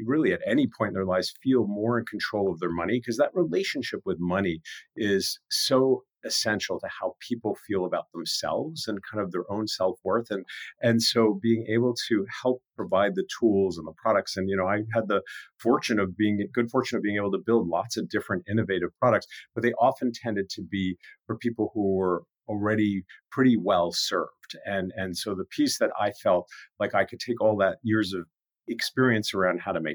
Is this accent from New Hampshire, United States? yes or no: no; New York, United States; Yeah, it was a great sort of place to grow up as a kid. And, you know, the good schools and lots of things going on. We were close to New York City.